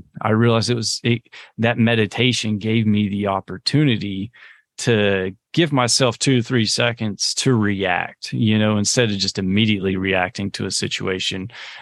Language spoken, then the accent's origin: English; the South, United States; because I'm from the South, you know, like the idea of meditation is very like hippie